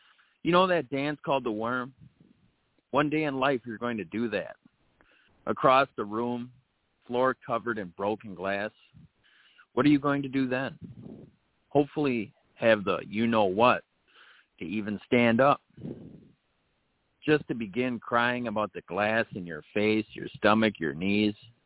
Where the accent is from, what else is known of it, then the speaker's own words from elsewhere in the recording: St. Paul, Minnesota, United States; I'm from St. Paul, Minnesota.